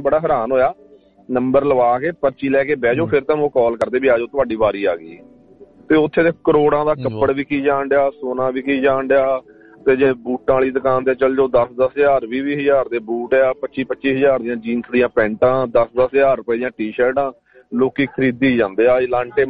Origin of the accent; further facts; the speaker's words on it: Hamjapur, Haryana, India; ਸਾਡਾ ਪਿੰਡ ਦਾ ਜਿਹੜਾ ਹਮਜਾਪੁਰ ਤੁਹਾਨੂੰ ਪਤਾ ਆਪਣਾ ਰੱਤੀਆ ਫਤਿਹਾਬਾਦ ਰੋਡ ਤੇ ਆ ਮੇਨ ਪਿੰਡ